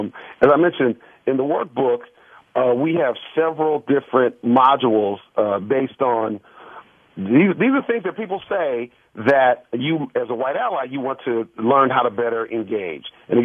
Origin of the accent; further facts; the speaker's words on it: Detroit, Michigan, United States; I grew up in Detroit at a time of great racial tumult.